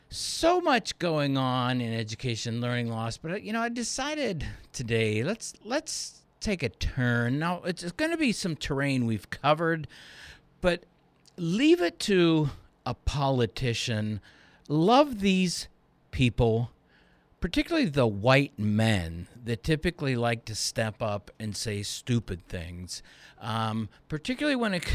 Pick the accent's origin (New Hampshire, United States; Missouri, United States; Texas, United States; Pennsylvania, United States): Pennsylvania, United States; Rick Santorum, senator from my home state, Pennsylvania.